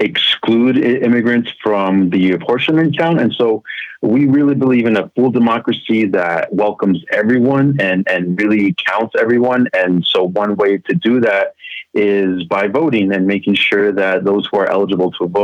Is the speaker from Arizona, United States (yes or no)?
yes; Arizona, United States; Yeah, so I am a first generation Mexican-American. I'm from Arizona.